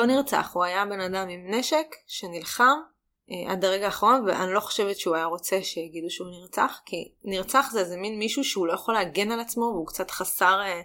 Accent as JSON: {"language": "Hebrew", "region": "Judea and Samaria Area", "country": "Israel", "said": "כשאני נוסעת הביתה להורים שלי, אני גם במקור, מי שלא יודע, מבקעת הירדן"}